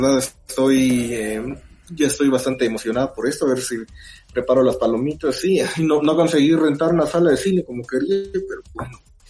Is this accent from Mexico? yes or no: yes; Mexico; Recuerden que aquí yo soy de México.